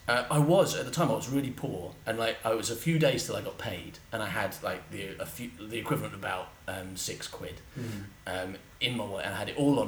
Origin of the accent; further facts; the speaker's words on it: England, United Kingdom; And I'm English, so I'm like, yeah, you've done terrible, things were terrible things.